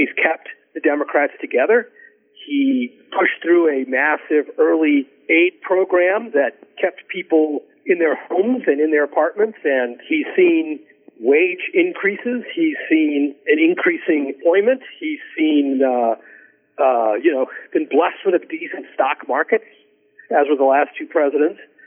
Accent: St. Louis, Missouri, United States; moved away as an adult; St. Louis is my hometown, so the stories we wrote about St. Louis were very personal to me.

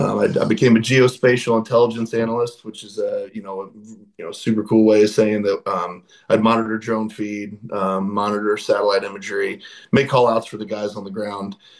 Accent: Biggsville, Illinois, United States; Okay. Well, I grew up in Biggsville, Illinois. I actually went to Union High School, which is now West Central.

